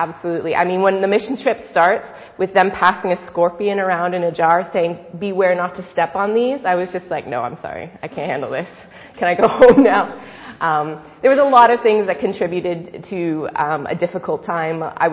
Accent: Ontario, Canada; I'm Canadian, so I was born and raised just outside Toronto, Ontario. And I grew up in a Christian family

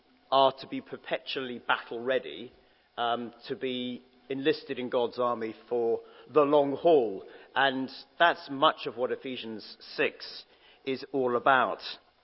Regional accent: Jersey; I come from Jersey in the Channel Islands

